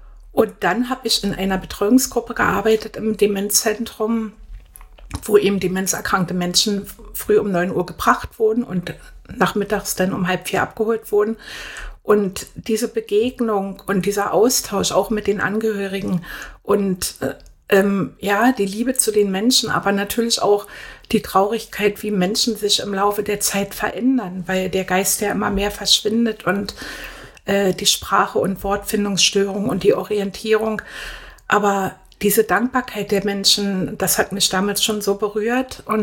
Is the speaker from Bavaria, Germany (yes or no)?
no; Berlin, Germany; born there; Ja, also ich bin ja gebürtige Berlinerin